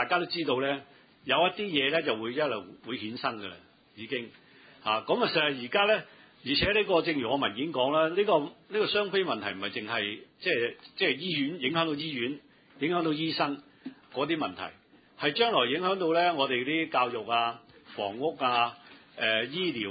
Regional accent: China; 我哋中國人有句叫舊瓶新酒，

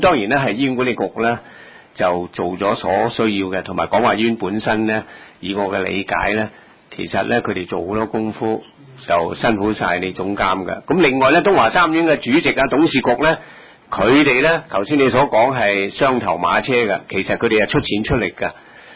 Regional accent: China; born there; 我又唔係喎，我喺大陸出世喎。

